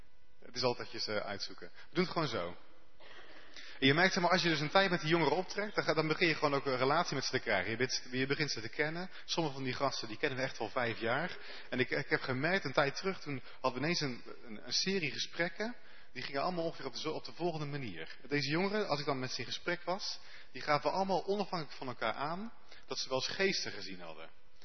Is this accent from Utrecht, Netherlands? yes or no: yes; Houten, Utrecht, Netherlands; ik heb net al, op de wet net al gezegd dat ik uit Houten kom.